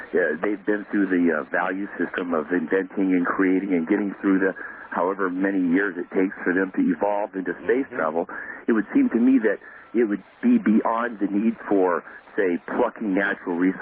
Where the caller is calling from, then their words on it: Maui, Hawaii, United States; I'm calling from Maui.